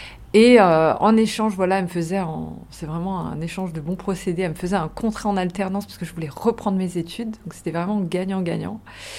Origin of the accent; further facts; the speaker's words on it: France; born there; je suis née en France, j'ai peu connu ma culture